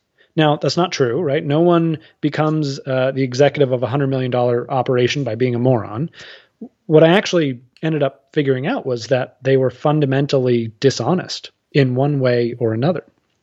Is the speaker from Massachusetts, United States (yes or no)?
yes; Massachusetts, United States; I grew up outside of Boston.